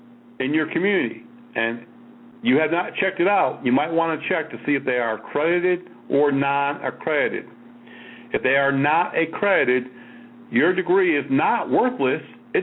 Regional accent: Connecticut, United States; Well, I grew up in Connecticut. I've been to Yale.

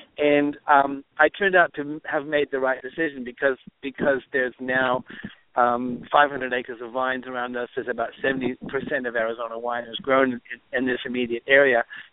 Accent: New Zealand; also born or lived in Connecticut / Caribbean / Massachusetts / Hollywood; now in Phoenix, United States; I was born in Connecticut. I lived in the Caribbean. I lived in Massachusetts. I grew up in New Zealand. I lived 20 years in Hollywood making movies. I live in Phoenix

